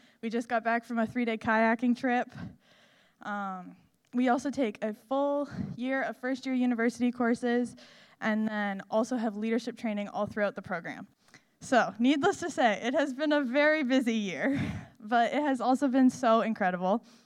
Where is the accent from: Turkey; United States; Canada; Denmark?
Canada; Fredericton, New Brunswick; I'm from Fredericton, New Brunswick.